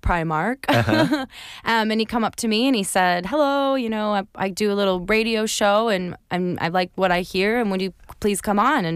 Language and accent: English; London, United Kingdom; born there; I was born actually in London.